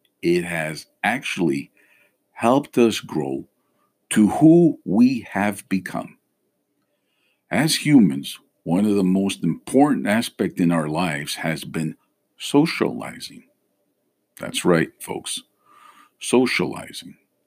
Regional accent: Canada; I was born and raised in Canada, but both my parents raised me with the Greek way of life.

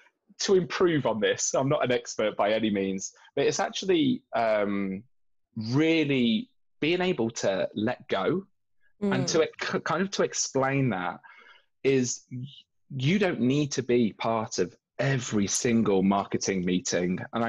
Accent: United Kingdom; Maybe it's because we're British and trying to be polite

